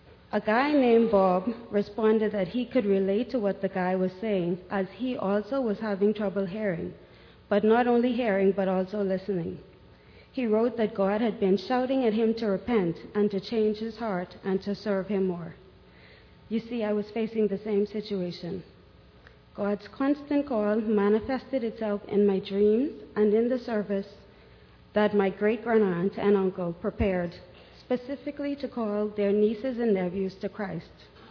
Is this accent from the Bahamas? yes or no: yes; Bahamas; The Bahamas.